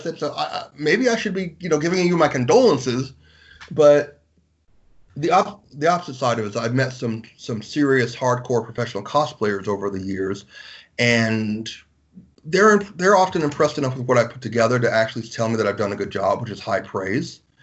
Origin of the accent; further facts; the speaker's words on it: Chagrin Falls, Ohio, United States; also born or lived in Cleveland; I was born in Cleveland. I grew up in a small tourist town, mostly white, called Chagrin Falls.